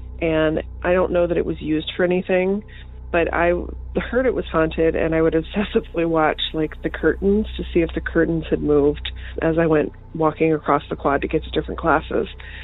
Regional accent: Alabama, United States; I grew up in Alabama, and I went to college in Montevallo, Alabama.

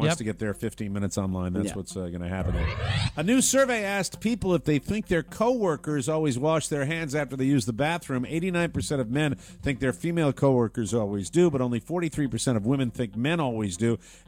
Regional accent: Florida, United States; Police in my home state of Jacksonville, Florida

